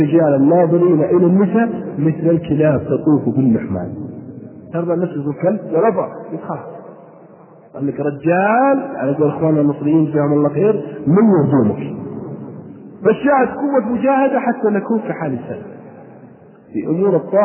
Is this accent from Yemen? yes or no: no; Najd, Saudi Arabia; يقولون عندنا في نجد عساف المره